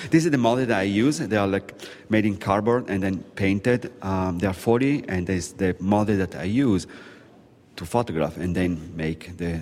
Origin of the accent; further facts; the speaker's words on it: Milan, Lombardy, Italy; Yeah, I come from Milan, which is famous to be foggy.